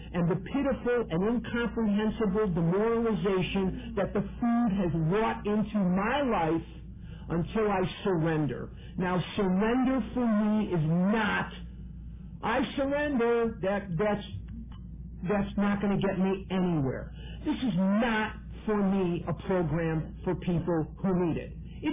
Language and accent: English; Chicago, Illinois, United States; I'm born and raised in Chicago